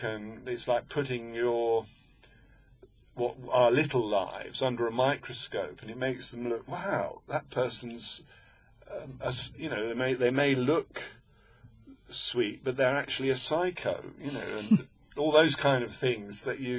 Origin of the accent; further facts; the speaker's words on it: Cambridge, East of England, United Kingdom; in terms of where I was brought up in Cambridge, I was brought up, you must understand, very middle class